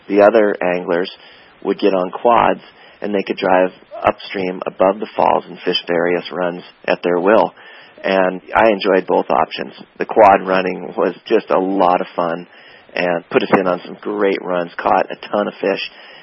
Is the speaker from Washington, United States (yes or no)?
yes; Seattle, Washington, United States; I grew up in North Seattle.